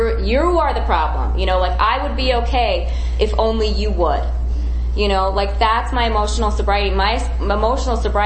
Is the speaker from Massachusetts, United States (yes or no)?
no; Chicago, Illinois, United States; also born or lived in Tucson, Arizona; I grew up in Chicago and then got sober in Tucson, Arizona.